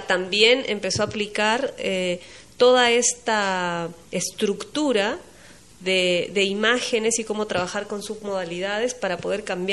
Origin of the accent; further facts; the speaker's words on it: Peru; yo soy peruana, entonces vivo acá